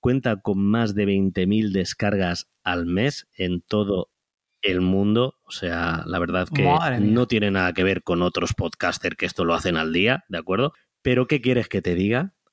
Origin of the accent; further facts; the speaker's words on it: Úbeda, Andalusia, Spain; accent: Andalusian; now in Madrid, Spain; Yo soy natural de Úbeda, de Jaén, aunque por la voz, por que no se me note las S, porque llevo aquí en Madrid más de 20 años y de pequeño también viví muchos años aquí, por lo que os puedo hablar en andaluz cuando yo quiera, pero ya he perdido bastante el acento.